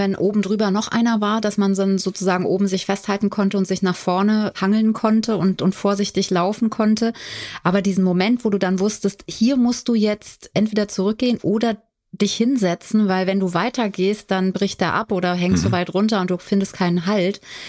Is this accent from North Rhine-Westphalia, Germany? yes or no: no; Limburg, Hesse, Germany; Ich bin ja in Limburg aufgewachsen und das ist ja fast Dorf gefühlt jetzt, also zu Berlin sowieso.